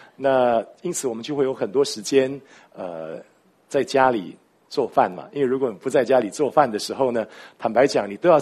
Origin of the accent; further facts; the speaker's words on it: Singapore; now in Taipei, Taiwan; 其实我是从新加坡来的，那我来台北华神任教的时间很短，只有2年半，